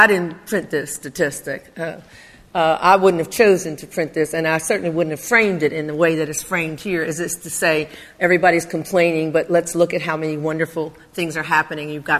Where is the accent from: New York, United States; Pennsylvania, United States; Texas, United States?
Pennsylvania, United States; Philadelphia; I didn't know anyone when I was growing up in North Philadelphia, 21st and York.